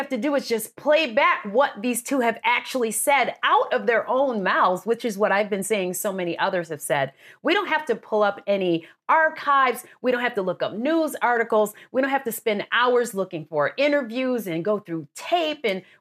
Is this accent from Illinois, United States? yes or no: no; Minnesota, United States; But it also made me think about being a Minnesotan